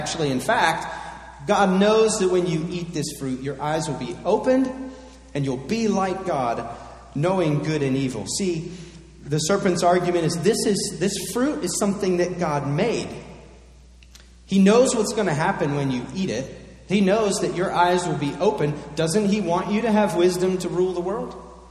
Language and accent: English; Pennsylvania, United States; I've told you that I grew up in Pennsylvania and my family still all lives there.